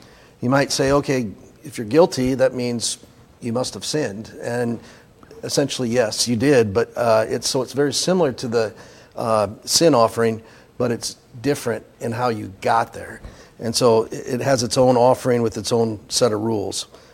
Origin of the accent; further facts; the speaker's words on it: Midwest, United States; Growing up in the Midwest, that was a tree that we didn't have